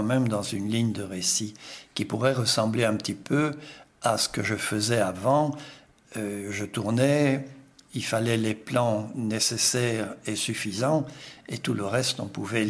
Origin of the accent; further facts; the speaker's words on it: Brussels, Brussels-Capital Region, Belgium; first language Brussels dialect; French is a second language; si je prends ma langue maternelle, ce n'est ni le français ni le néerlandais, c'est le dialecte bruxellois.